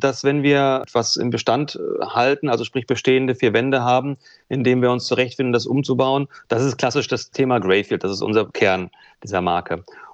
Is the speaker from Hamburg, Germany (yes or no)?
no; Dortmund, North Rhine-Westphalia, Germany; born there; Also ich bin gebürtiger Dortmunder und unser Büro ist in Essen.